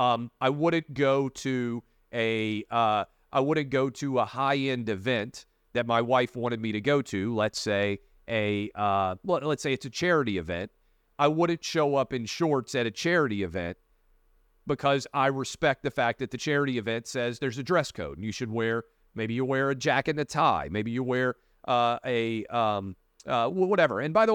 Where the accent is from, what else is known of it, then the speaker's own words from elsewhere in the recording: Tennessee, United States; an intern in Congressman Bob Clement's office, the 5th Congressional District of Tennessee, my hometown congressman's office.